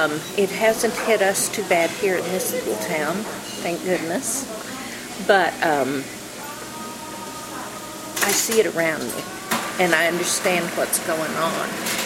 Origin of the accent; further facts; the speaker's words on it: Clayton, New Mexico, United States; born there; I was born in Clayton, which is up in the northeast corner of New Mexico. And I came here and finished high school here and married my husband.